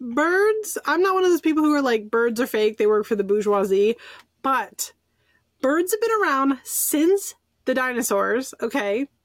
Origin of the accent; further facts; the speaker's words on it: San Francisco, California, United States; our listeners probably know that I'm from San Francisco, right?